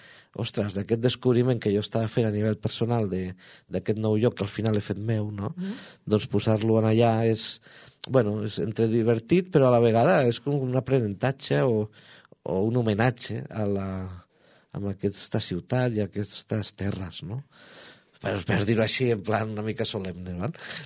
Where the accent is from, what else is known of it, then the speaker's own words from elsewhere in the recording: Barcelona, Catalonia, Spain; moved away as an adult; now in Lleida, Spain; Jo soc de Barcelona, el 2008 vaig venir a Lleida